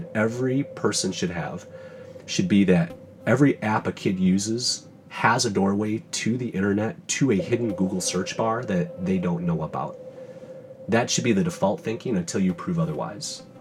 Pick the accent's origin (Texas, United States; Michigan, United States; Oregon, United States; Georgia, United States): Michigan, United States; Been born and raised in Michigan and got a family here.